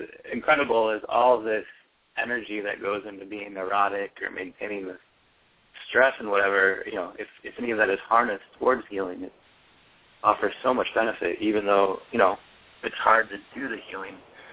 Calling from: Attica, Michigan, United States; from Attica, Michigan.

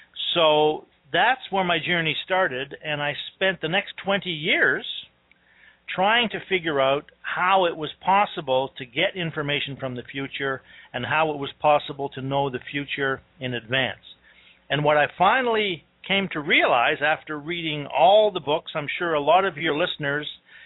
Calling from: Victoria, British Columbia, Canada; But I'm calling from Victoria, British Columbia, on the west coast of Canada

